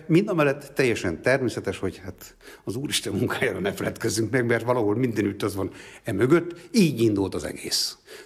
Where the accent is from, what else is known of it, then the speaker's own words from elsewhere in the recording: Mád, Borsod-Abaúj-Zemplén, Hungary; egy teljesen tradicionális református családban nőttem fel. Hegyaljai vagyok, Mádi vagyok.